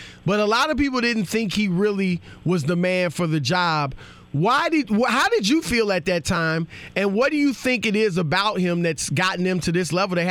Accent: Baton Rouge, Louisiana, United States; I'm from Baton Rouge.

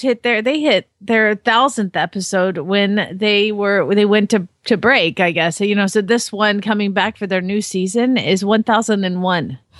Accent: Phoenix, Arizona, United States; from Phoenix, Arizona.

